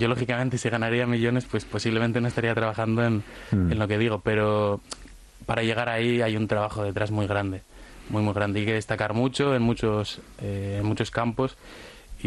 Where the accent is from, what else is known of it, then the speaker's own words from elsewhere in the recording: Gallarta, Basque Country, Spain; Eso, soy de Gallarta. No suelo decirlo, suelo decir que soy de Bilbao para que la gente sepa más, pero sí, soy de Gallarta.